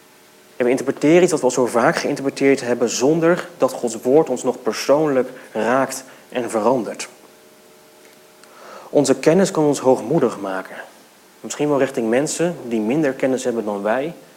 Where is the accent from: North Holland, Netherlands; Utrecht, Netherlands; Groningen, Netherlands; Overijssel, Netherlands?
Utrecht, Netherlands; Veenendaal; Ik kom uit Veenendaal, dus dit is wel een beetje een thuiswedstrijd voor mij.